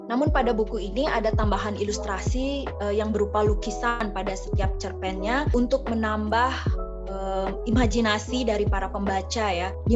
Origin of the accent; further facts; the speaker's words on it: Bali, Indonesia; Tema-tema yang saya angkat juga melekat dengan akar saya sebagai orang Bali.